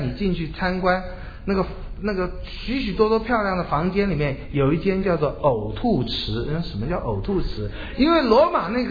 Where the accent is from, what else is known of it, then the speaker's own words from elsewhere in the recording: Taiwan; 我们台湾在过去，我记得我们小的时候，那时候真的是比较穷，很辛苦